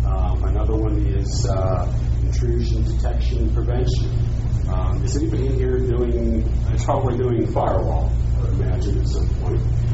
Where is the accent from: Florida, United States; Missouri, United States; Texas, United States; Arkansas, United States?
Florida, United States; By the way, some Redmond jokes, by the way, I'm from Florida. I was born and raised there.